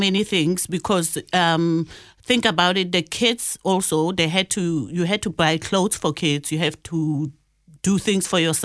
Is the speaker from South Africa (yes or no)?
yes; South Africa; moved away as an adult; I'm coming from South Africa.